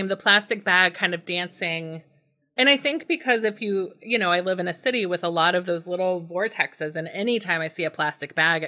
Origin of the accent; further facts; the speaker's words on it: Indiana, United States; every single thing in that book that's scary is what was scary about growing up in Indiana in the 80s, which is where I grew up.